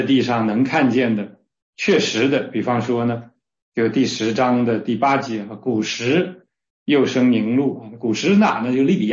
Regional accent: China; 应该很多的圣经学者相信西尼人就是我们中国人的祖先。

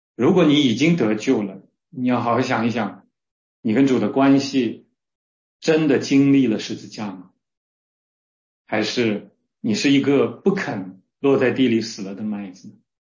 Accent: China; 应该很多的圣经学者相信西尼人就是我们中国人的祖先。

